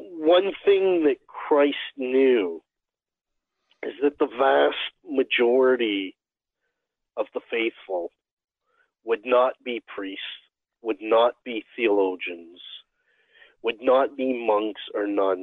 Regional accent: Canada; Now, I'm Canadian. You got a lot of Canadian listeners.

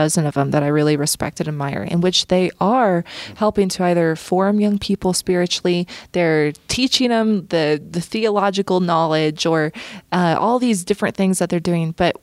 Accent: Nevada, United States; I haven't lived there for a while, so. But growing up in Nevada, and I just had this love for Jesus.

